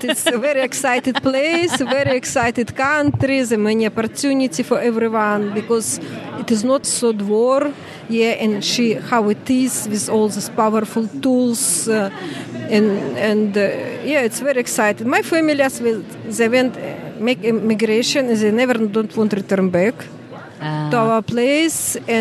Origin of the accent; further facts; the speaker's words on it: Belarus; I'm originally from Belarus, between Russia and between Poland, down Ukraine, and the top Litva, Latvia, Lithuania.